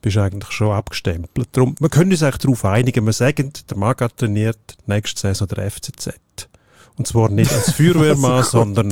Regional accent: Swiss Plateau, Switzerland; Wo kommst du her? Also Mittelland irgendwo. Aus dem Gebiet zwischen Zürich und Genf, wo ich nicht näher beschreibe.

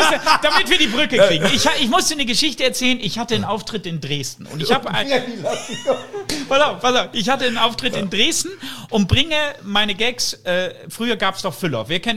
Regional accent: Switzerland; Nein, das Problem war bei uns in der Schweiz, dass die ganzen Theater bei uns konzessioniert sind

